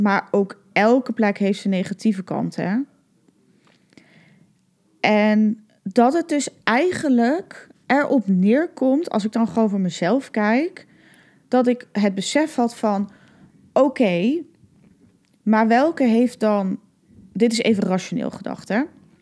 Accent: Limburg, Netherlands; also born or lived in Ireland / Germany / Estonia; In Limburg, hè, ik kom uit Limburg. Limburg is het ook niet voor me. Ik heb in Ierland gestudeerd. Ik heb in Duitsland gewoond.

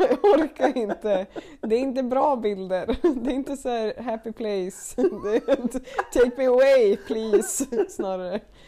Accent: Norrland, Sweden; det är inbyggt som norrlänning, tror jag.

